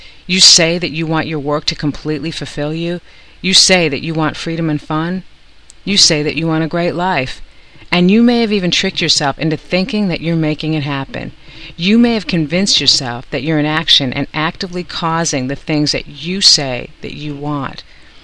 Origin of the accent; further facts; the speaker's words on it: Madison, Wisconsin, United States; now in New York City, United States; I grew up in Madison, Wisconsin, and my dream from the time that I was 10 years old was to one day live and work in New York City.